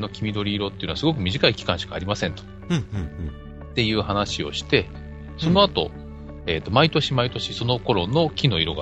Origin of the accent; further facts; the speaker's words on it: Gunma, Japan; 私の実家がある群馬県は、